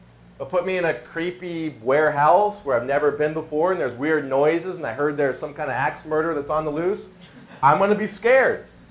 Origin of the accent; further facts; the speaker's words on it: Montana, United States; Where I grew up in Montana where it's like we go everywhere if there's 6 feet of snow.